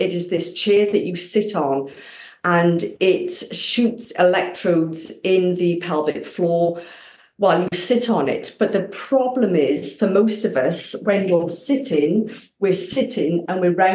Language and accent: English; Wales, United Kingdom; because I'm from Wales, but Wales didn't make the championship.